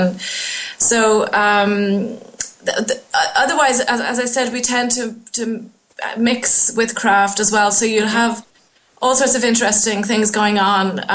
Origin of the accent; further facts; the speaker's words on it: Ireland; also born or lived in United States; now in France; I'm Irish American, born in America, raised in Ireland, but I've been in France for many, many years.